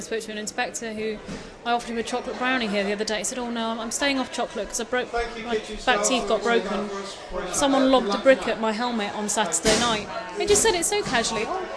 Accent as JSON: {"language": "English", "town": "Walthamstow", "region": "London", "country": "United Kingdom", "said": "I want to be able to be proud to say I'm a Londoner and proud to say I'm from Walthamstow."}